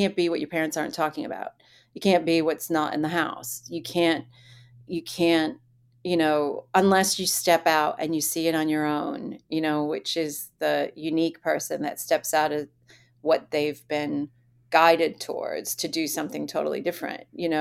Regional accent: Boston, Massachusetts, United States; But I grew up in Boston.

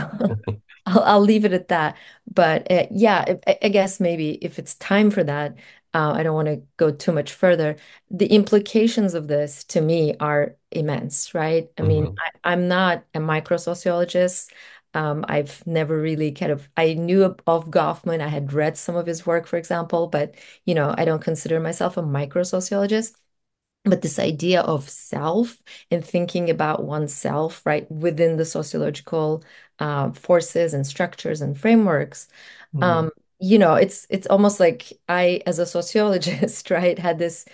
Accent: Turkey; now in United States; when I moved here from Turkey, right? I'm an immigrant from Turkey to the US

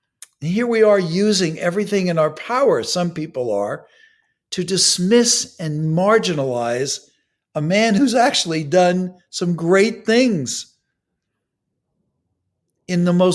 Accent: New York, United States; you know a little bit about my background. I'm from New York.

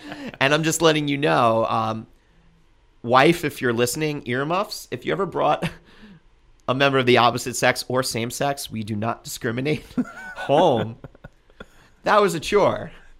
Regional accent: Lido Beach, New York, United States; that's my hometown too, Lido Beach, Long Island, Long Beach.

